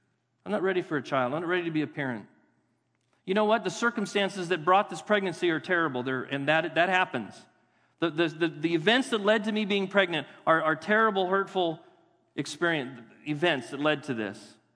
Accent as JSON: {"language": "English", "region": "California", "country": "United States", "said": "I'm an American. I live in democracy. I'm a Californian, and I have rights."}